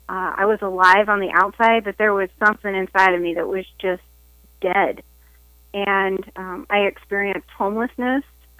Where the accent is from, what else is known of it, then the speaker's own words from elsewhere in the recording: St. Louis, Missouri, United States; Well, I'm from the St. Louis area, and I am a mental health trainer and a speaker.